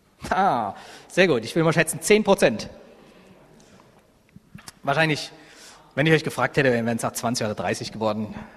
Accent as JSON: {"language": "German", "region": "Rhineland-Palatinate", "country": "Germany", "said": "Ich komme aus der Pfalz, das ist eine Weinregion. Ich komme aber aus der Hinterpfalz, da wächst kein Wein, da wächst nur Wald."}